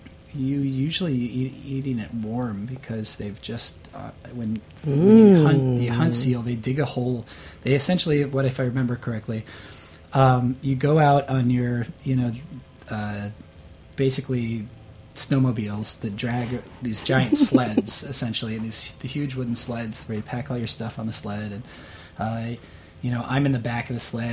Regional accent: North Carolina, United States; growing up in Eastern North Carolina and going into, your standard Chinese takeout place

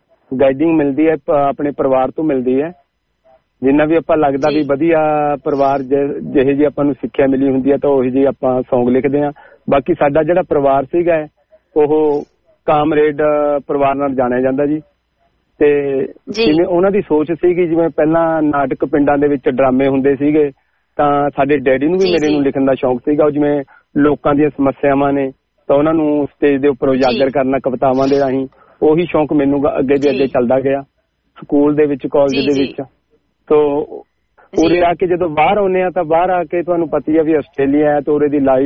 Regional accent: Dhanetha, Punjab, India; ਹਾਂਜੀ ਪੰਜਾਬ ਚੋਂ ਮੇਰਾ ਜ਼ਿਲ੍ਹਾ ਪਟਿਆਲਾ ਜੀ ਤੇ ਤਹਿਸੀਲ ਸਮਾਣਾ ਪੈਂਦੀ ਆ ਸਾਨੂੰ ਸਮਾਣੇ ਦੇ ਲਾਗੇ ਮੇਰਾ ਪਿੰਡ ਆ ਧਨੇਠਾ ਧਨੇਠਾ ਪਿੰਡ ਹਰਿਆਣੇ ਤੇ ਪੰਜਾਬ ਦੇ ਬਾਰਡਰ ਦੇ ਉੱਪਰ ਹੈ ਤੇ ਸਾਡੀ ਯਾਨੀ ਕਿ ਪਿੰਡ ਬਹੁਤ ਸਾਡਾ ਕਾਫੀ ਵੱਡਾ ਪਿੰਡ ਆ

